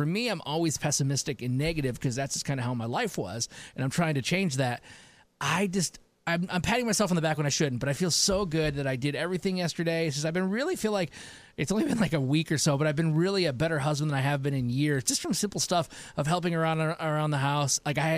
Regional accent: Michigan, United States; Like, I'm from Michigan originally.

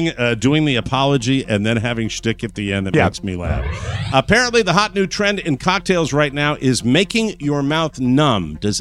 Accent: Forestdale, Alabama, United States; How you doing? I'm from Forestdale, Alabama, and it's good to have y'all here.

